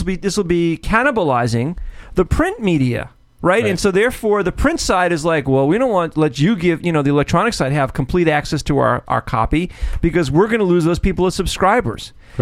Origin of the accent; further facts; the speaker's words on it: New York, United States; Growing up in New York, right? The Daily News